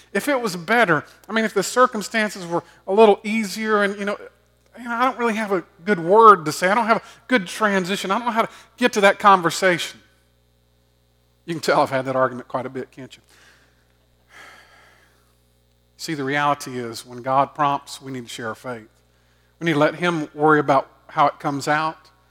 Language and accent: English; Augusta, Georgia, United States; and I grew up in Augusta. The church that I grew up was on a six-lane highway.